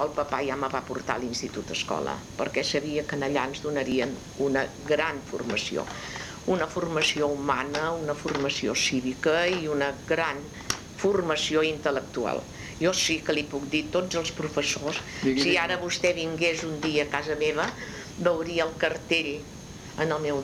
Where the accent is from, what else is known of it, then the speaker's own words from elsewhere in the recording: Sarrià, Catalonia, Spain; also born or lived in Verges; jo vaig néixer a Verges, em sembla que vaig marxar de Verges que tenia 3 anys, llavors vàrem anar a Sarrià, anava a l'escola de la mestra que hi havia a Sarrià